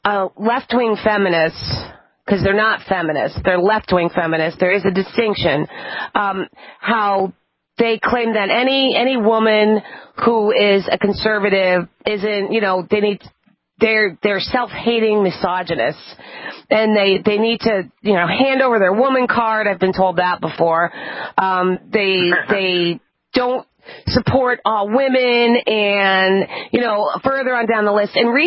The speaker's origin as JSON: {"language": "English", "region": "East Coast", "country": "United States", "said": "Yeah, I'm sorry, I'm from the East Coast. But we're not all bad."}